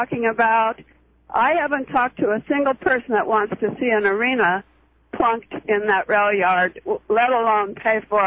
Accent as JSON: {"language": "English", "town": "Chicago", "region": "Illinois", "country": "United States", "said": "if you look at even Chicago, I'm from Chicago, and boy, do they capitalize on the waterfront."}